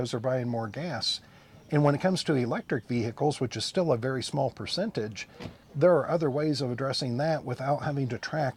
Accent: Indiana, United States; I'm from Indiana, and we accomplished that through a gasoline tax.

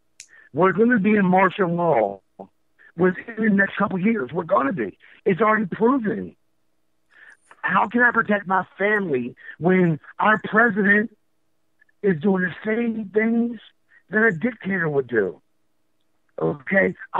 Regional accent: United States; I'm an American, and I don't like what Barack Obama has done with the United States.

